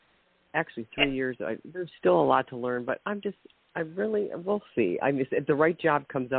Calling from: Ohio, United States; from Ohio.

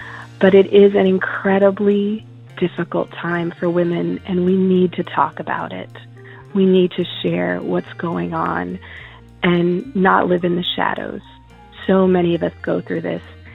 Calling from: Richardson, Texas, United States; I'm calling from Richardson, Texas.

